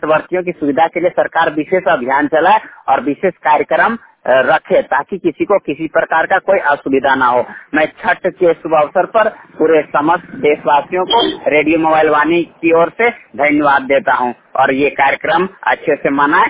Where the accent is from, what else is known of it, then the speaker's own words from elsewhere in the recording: Jharkhand, India; मैं बोकारो जिला का रहने वाला हूँ।